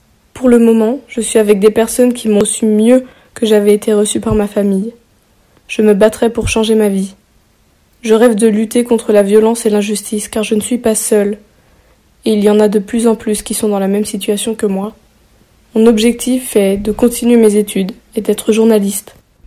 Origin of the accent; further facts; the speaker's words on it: Chad; je viens du Tchad, j'ai l'âge de 16 ans.